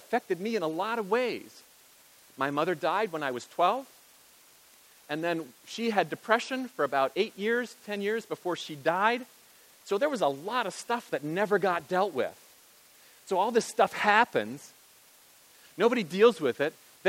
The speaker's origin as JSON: {"language": "English", "region": "Nebraska", "country": "United States", "tie": "born or raised there", "said": "We were a very, very poor family growing up in Nebraska."}